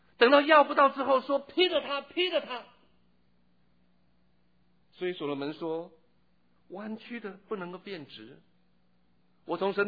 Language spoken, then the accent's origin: Chinese; China; 我们中国人说，万般皆下品，唯有读书高。